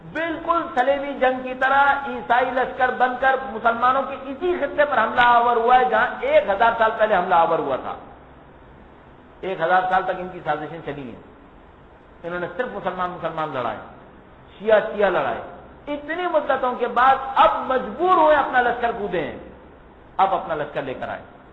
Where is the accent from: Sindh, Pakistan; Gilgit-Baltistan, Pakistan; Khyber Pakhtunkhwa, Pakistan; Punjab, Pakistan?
Sindh, Pakistan; Karachi; آپ اور ہم تو کراچی کے رہنے والے ہیں، ہم اور آپ اس وقت کراچی میں تھے